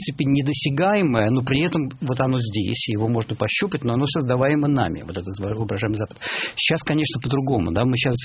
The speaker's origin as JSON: {"language": "Russian", "region": "Saint Petersburg", "country": "Russia", "tie": "born or raised there", "lives_now": "Berkeley, United States", "said": "я вырос в Ленинграде, и до сих пор в Петербурге провожу 1-3 года каждый год. Я живу на, как бы, на два дома между Беркли и Петербургом."}